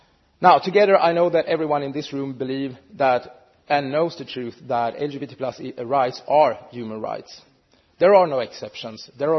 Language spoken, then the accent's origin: English; Stockholm County, Sweden; Well, actually, I'm from Sweden.